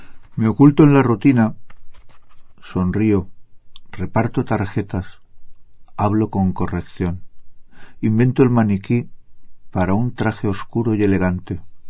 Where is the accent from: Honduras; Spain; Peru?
Spain; Valencia, Valencian Community; Vengo de España, de Valencia.